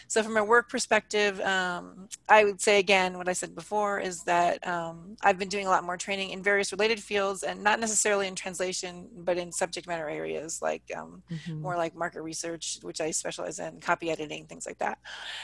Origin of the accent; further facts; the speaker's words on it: Anchorage, Alaska, United States; our listeners probably know I'm originally from Anchorage, Alaska. So I usually take one or two trips a year, and I'm getting the Alaska itch